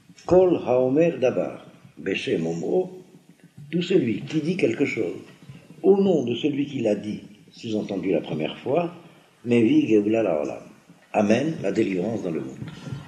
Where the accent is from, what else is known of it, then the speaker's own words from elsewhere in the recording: Algeria; moi j'ai vécu moi-même cela avant la guerre mondiale en tant qu'Algérien, citoyen français